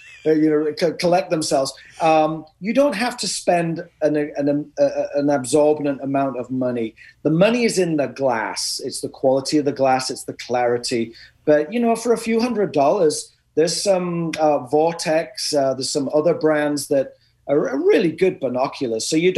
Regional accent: Hull, Yorkshire and the Humber, United Kingdom; Well, that's funny because the city I grew up in is Hull as well. So we're from the same city.

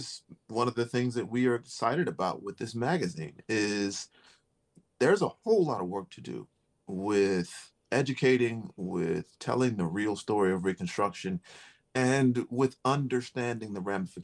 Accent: Charlotte, North Carolina, United States; because I was born in Charlotte and raised in North Carolina.

